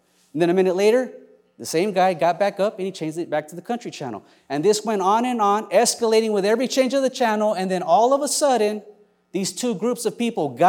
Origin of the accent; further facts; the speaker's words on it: Los Angeles, California, United States; And just because I was born and raised in Los Angeles doesn't mean I got an old Chevy hoopty.